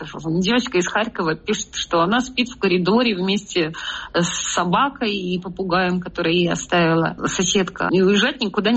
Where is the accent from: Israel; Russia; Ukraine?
Russia; Но не будем забывать, что я из Дагестана.